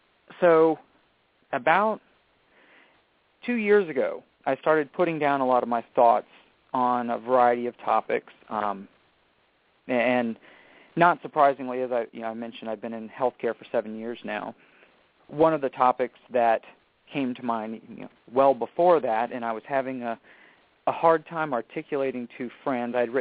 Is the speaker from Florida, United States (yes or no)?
no; Virginia, United States; I grew up just outside of Richmond in a rather impoverished area.